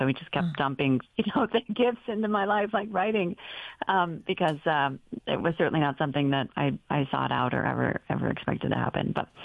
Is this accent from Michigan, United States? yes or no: no; Oregon, United States; And I grew up actually in Oregon, which is the, you know, least church state in the Union.